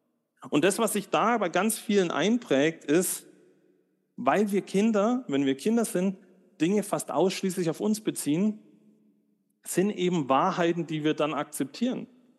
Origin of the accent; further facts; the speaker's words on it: West Germany, Germany; und ich bin immer vorsichtig, als Westdeutscher über die DDR zu reden